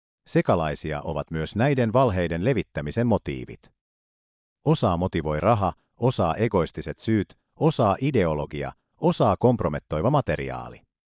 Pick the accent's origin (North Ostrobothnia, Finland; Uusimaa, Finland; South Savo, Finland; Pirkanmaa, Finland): North Ostrobothnia, Finland; Kuusamo; Olen asunut lapsuuteni itärajalla Kuusamossa ja kuullut näitä tarinoita.